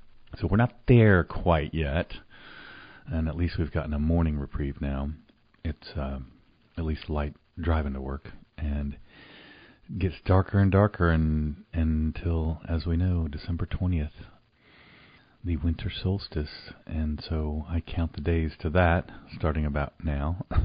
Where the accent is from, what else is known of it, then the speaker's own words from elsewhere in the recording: Oklahoma, United States; now in Champaign-Urbana, United States; When I grew up in Oklahoma, I didn't really know any farmers